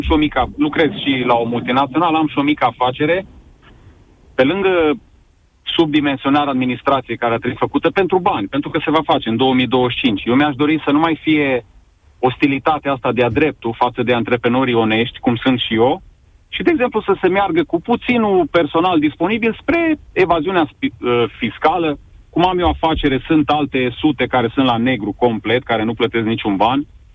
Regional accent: Sibiu, Sibiu County, Romania; Eu sunt din Sibiu.

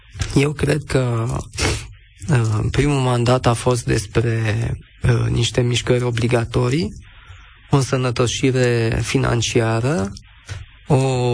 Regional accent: Bucharest, Romania; sunt un bucureștean.

